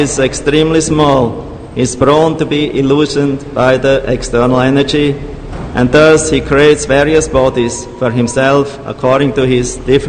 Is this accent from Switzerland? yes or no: yes; Zurich, Switzerland; born or raised there; English is a second language